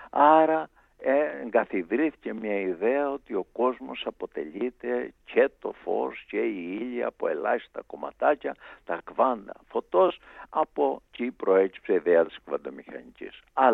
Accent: Greece; Εντάξει, αισθάνομαι και περηφάνεια ότι είμαι Έλληνας, αλλά νομίζω καμιά φορά το παρακάνομαι σε αυτό το σημείο.

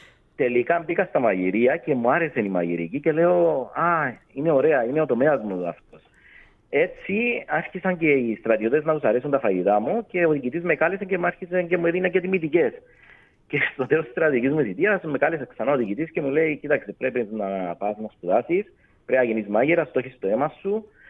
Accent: Larnaca, Larnaca District, Cyprus; born there; also born or lived in Famagusta; now in Nicosia, Cyprus; Γεννήθηκα στη Λάρνακα, είμαι πρόσφυγας από την Αμόχωστο, αλλά μετά με έκλεψε η σύζυγός μου και με έφερε στη Λευκωσία.

